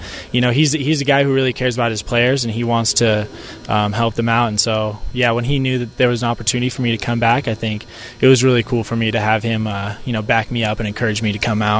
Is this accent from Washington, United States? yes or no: yes; Washington, United States; I was coming from Washington where, you know, we had a couple hundred LDS kids at my school, actually